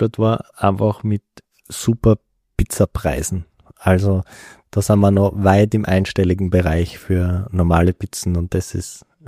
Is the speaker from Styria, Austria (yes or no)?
yes; Graz, Styria, Austria; Jetzt als Grazer war natürlich Start in Ljubljana